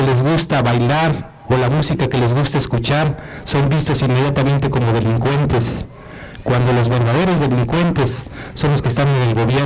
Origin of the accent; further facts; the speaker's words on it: Quintana Roo, Mexico; tanto como mexicanos, como ciudadanos de Quintana Roo